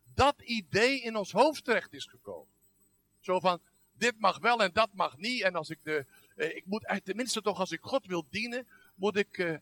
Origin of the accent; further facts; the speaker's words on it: Woesten, West Flanders, Belgium; als u tegen mij spreekt, kunt u rustig West-Vlaams tegen mij spreken. Dus dat is helemaal geen probleem. Ja? Ik kom uit het diepe West-Vlaanderen, oftewel Woesten. Dat is de gemeente Vleteren.